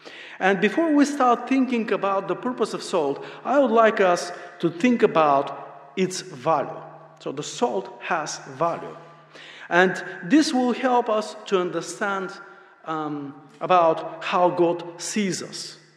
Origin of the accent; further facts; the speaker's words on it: Bulgaria; There is a city in Bulgaria, my home country, called Varna.